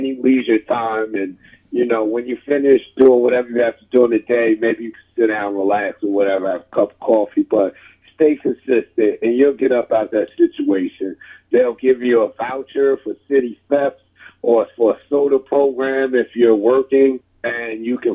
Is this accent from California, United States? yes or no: no; New Jersey, United States; because I was from Jersey, so I didn't know how New York moved